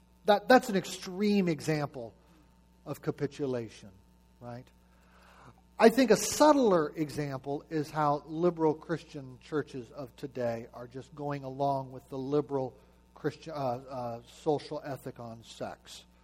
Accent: Washington, United States; You know, I'm from Washington.

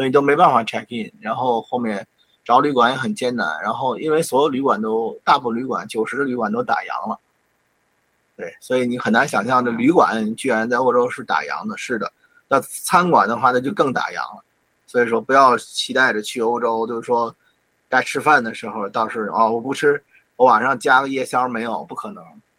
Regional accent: Tianjin, China; 我的老家这个天津

